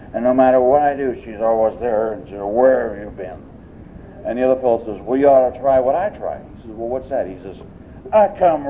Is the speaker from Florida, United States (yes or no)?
yes; Jacksonville, Florida, United States; And I stuck up my hand and said … I'm a drunk. I'm from Jacksonville.